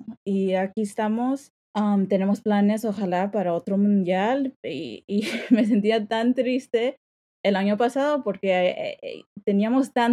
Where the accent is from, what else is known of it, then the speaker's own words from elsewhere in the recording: United States; born there; Debería estar una plataforma donde los que nacimos aquí en los Estados Unidos podemos leer de noticias de la selección mexicana en inglés.